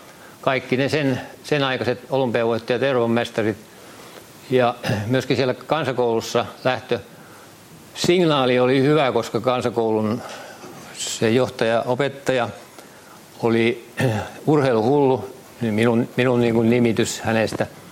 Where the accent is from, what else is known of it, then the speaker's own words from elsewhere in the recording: Jokioinen, Tavastia Proper, Finland; niin maaseutupitäjästä Jokioisilta siellä kasvoin ja sen aikainen 60-luku erityisesti ja sitten 70-luvun alku